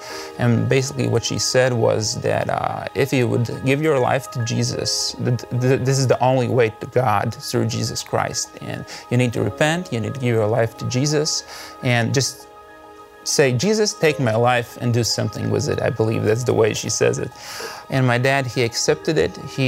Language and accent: English; Riga, Latvia; English is a second language; this is my wife, Elizabeth. We're from Latvia, Riga.